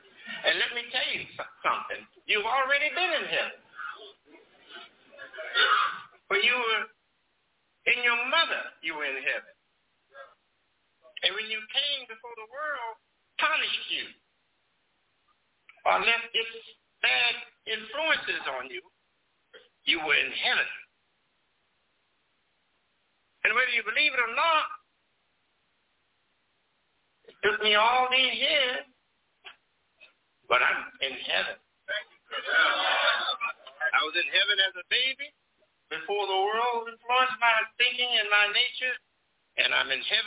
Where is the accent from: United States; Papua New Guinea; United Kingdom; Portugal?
United States; Detroit, Michigan; Yes, I was born in Detroit, and Detroit is my home. And my father was redeemed in Detroit.